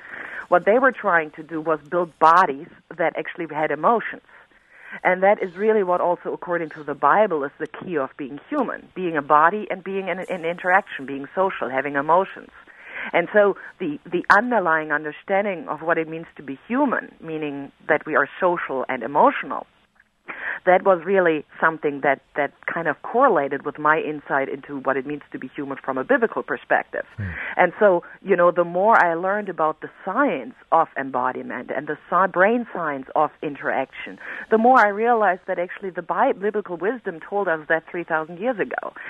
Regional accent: Germany; Yes, I was always, I mean, even in kindergarten, I was building machines and stuff like that.

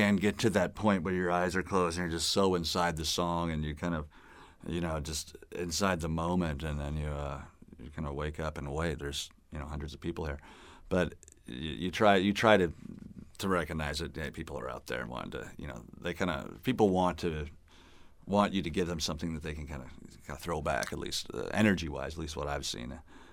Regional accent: Bloomington, Illinois, United States; now in Lexington, United States; I grew up in Bloomington, and my wife's family's from Lexington, so we found a house out there that we liked and was a good price.

